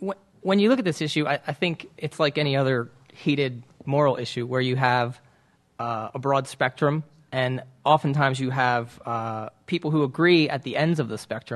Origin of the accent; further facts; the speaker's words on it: Baltimore, Maryland, United States; born there; I was born around Baltimore, but I did grow up essentially in a rural area, and most of my friends hunted.